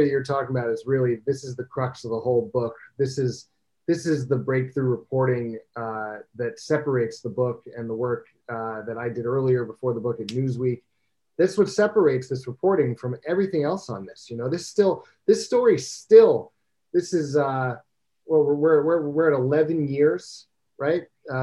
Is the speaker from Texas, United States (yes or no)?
no; New Jersey, United States; moved away as an adult; Well, I moved there when I was 22, and I grew up in Jersey, and I wanted to get away from everything too, you know.